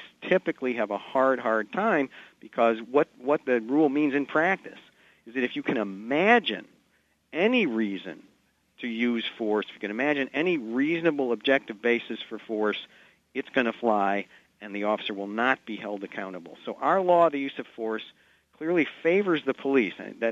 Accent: Chicago, Illinois, United States; but I grew up in Chicago, too, in the same period.

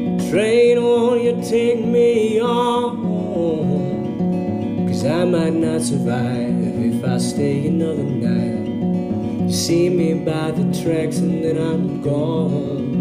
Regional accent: Vermillion, South Dakota, United States; I grew up in Vermilion, South Dakota, East River.

